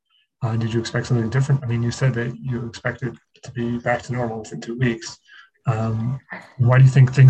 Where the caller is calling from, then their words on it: London, Ontario, Canada; I'm currently interviewing from London, Ontario, Canada.